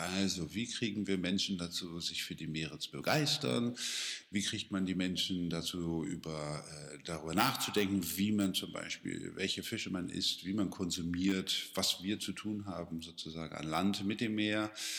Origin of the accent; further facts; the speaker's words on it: Cuxhaven, Lower Saxony, Germany; Ich bin erstmal jemand von der Küste, ich komme aus Cuxhaven und ich erinnere mich, dass ich so mit 10, 12 Jahren irgendwie dort an der Elbmündung stand